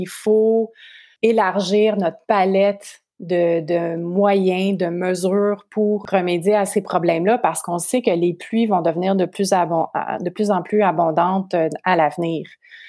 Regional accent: Quebec, Canada; Puis si je peux donner une statistique qui est chez nous au Québec

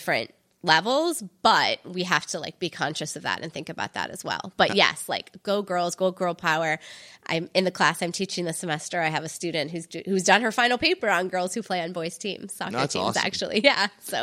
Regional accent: Michigan, United States; I went to an all-girls school in another state. I grew up in Michigan.

